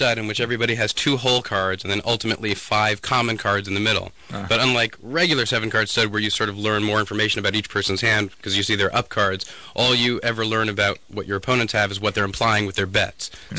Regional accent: New Rochelle, New York, United States; New Rochelle, the Birds.

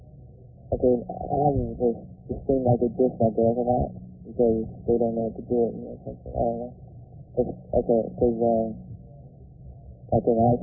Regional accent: Gardena, California, United States; Okay, I'm black, right? And I'm from Gardena

